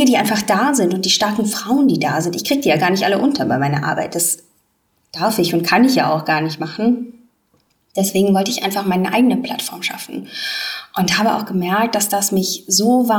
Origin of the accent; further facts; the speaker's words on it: Baden-Württemberg, Germany; ich bin einfach im Westen aufgewachsen. Ich hatte nie wirklich Berührung mit dem Osten und mit Leuten aus Ostdeutschland. Ich komme aus einem kleinen, behüteten Dorf in der Nähe von Baden-Baden.